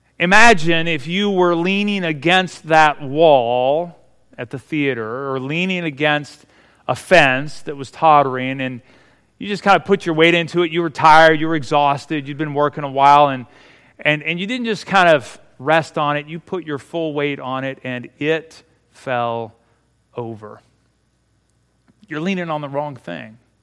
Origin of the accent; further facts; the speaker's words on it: Marysville, Ohio, United States; There's an old theater in my hometown of Marysville, Ohio